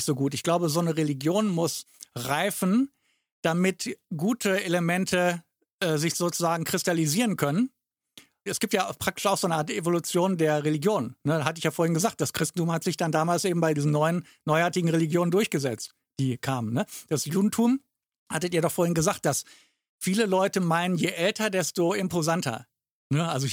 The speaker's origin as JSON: {"language": "German", "region": "West Germany", "country": "Germany", "said": "sag ich jetzt mal als Wessi"}